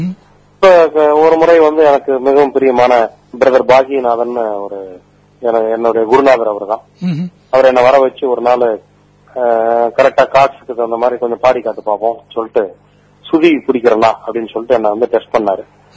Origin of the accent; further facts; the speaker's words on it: Kumarapalayam, Tamil Nadu, India; born there; நான் இருந்து ஈரோடு பக்கம் கோயம்புத்தூர் ஈரோடு கேள்விப்பட்டிருக்கீங்கன்னு நினைக்கிறேன், சேலம் ஈரோட்டுக்கு நடுவில் குமாரபாளையம், பவானி குமாரபாளையம் அதான் என்னுடைய நான் பிறந்த ஊரு.